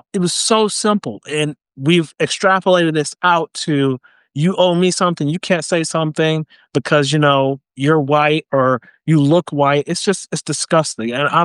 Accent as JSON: {"language": "English", "region": "North Carolina", "country": "United States", "said": "I'm Black American. So, and I come from the South, you know, down in North Carolina, but, you know, I'm a military brat."}